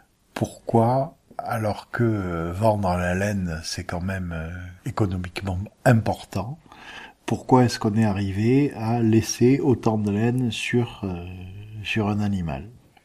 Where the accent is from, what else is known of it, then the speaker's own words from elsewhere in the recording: Occitanie, France; Chez nous, en Cévennes, c'était un peu ça aussi